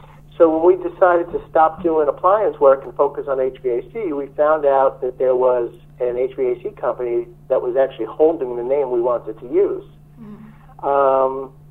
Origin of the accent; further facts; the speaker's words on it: New York, United States; now in Phoenix, United States; I was born and raised in New York, and I did my apprenticeship in New York City. I also went to a trade school when I moved to Phoenix